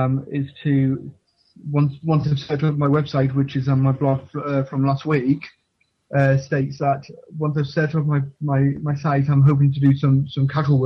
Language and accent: English; Rhyl, Wales, United Kingdom; I'm doing a coming course with Trade for Trade Skills. I come from Real